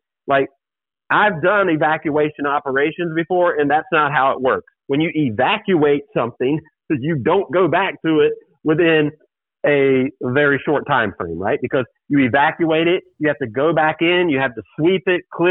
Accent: United States; I knew that I didn't say anything that I didn't have the right as an American to say.

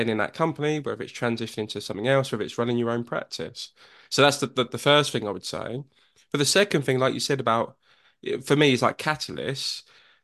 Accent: London, United Kingdom; born there; So I was born in Whitechapel Hospital, within the Bow Bells

